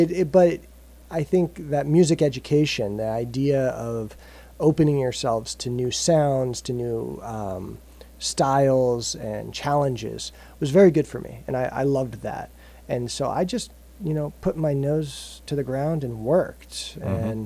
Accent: Denver, Colorado, United States; also born or lived in Oklahoma; No, I was born in Oklahoma and raised in Colorado.

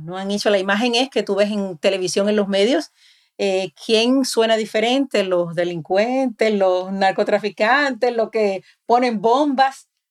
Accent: Dominican Republic; moved away as an adult; now in United States; nosotras somos inmigrantes. Yo vine de la República Dominicana a la edad de 20 años a tratar de abrirme campo en el mundo norteamericano

